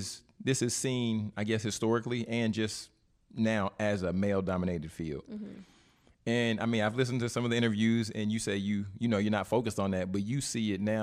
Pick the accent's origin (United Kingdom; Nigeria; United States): Nigeria; Yeah, I mean, because Nigerian culture, our African culture, I can really appreciate